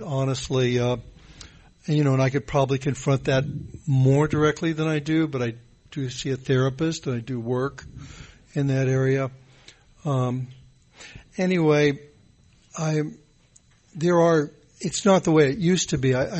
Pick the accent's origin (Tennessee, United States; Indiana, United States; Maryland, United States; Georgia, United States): Tennessee, United States; Nashville; also born or lived in Los Angeles; I'm from Nashville, Tennessee. I used to be from L.A. I got sober in L.A. in 1980